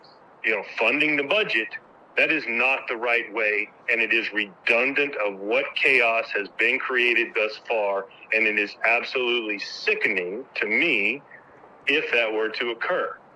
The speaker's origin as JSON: {"language": "English", "region": "Louisiana", "country": "United States", "said": "The flag waving that General Landry has done in my home state of Louisiana makes it very clear"}